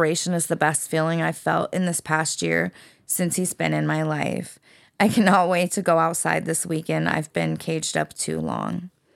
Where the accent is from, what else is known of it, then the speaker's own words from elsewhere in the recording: San Diego, California, United States; I'm from San Diego.